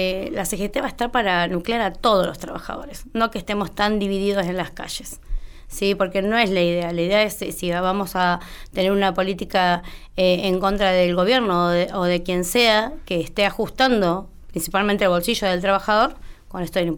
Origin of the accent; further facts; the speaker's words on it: Neuquén, Argentina; Yo soy neuquina, nací acá y la realidad es que vivo para el lado del oeste